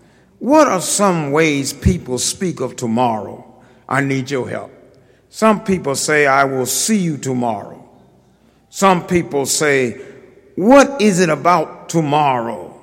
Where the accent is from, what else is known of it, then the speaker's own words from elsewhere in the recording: Dallas, Texas, United States; When I grew up in South Dallas, there were men who used to sit outside the barber shop.